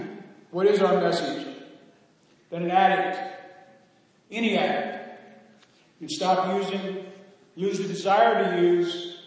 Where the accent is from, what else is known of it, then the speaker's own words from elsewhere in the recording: California, United States; I come from the West Coast of California.